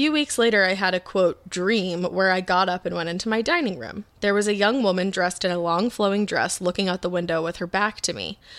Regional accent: Pittsburgh, Pennsylvania, United States; I'm from Pittsburgh.

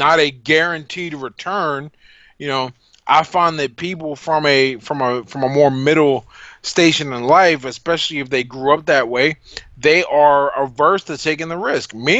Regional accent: United States; I grew up in American poverty, and I'll be the first to say it could have been worse. But I won the lottery and was born in America.

